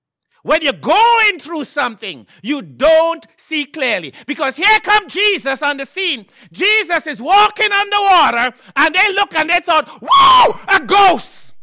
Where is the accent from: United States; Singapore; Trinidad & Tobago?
Trinidad & Tobago; I grew up in Trinidad. I saw some fishermen.